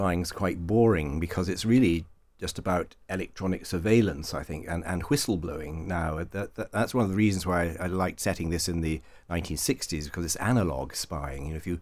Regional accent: Ghana; born there; Yes, because I was born in Ghana

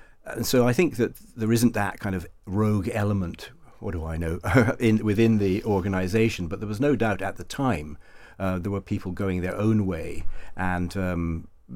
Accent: Ghana; born there; Yes, because I was born in Ghana

